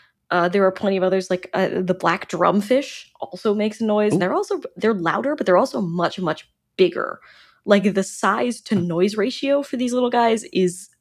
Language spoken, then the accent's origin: English; New York, United States; For me, as a New Yorker, I guess I'll be screeching if the subway's late.